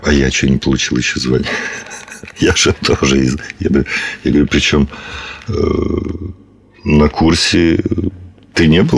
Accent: Tiraspol, Transnistria, Moldova; moved away as an adult; Я приехал из Молдавии, из города Тирасполя, о котором не все слышали в своей жизни.

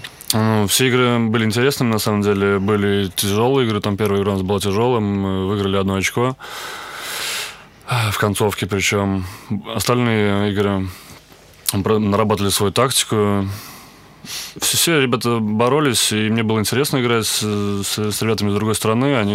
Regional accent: Samara, Samara Oblast, Russia; Я сам из Самары.

